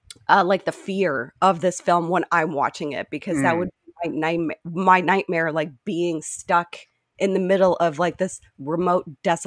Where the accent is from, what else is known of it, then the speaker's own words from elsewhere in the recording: Alberta, Canada; moved away; I'm from Alberta and I loathe winter. It's the worst. I moved to Ontario in the late 90s and I was happy to get away from Alberta winters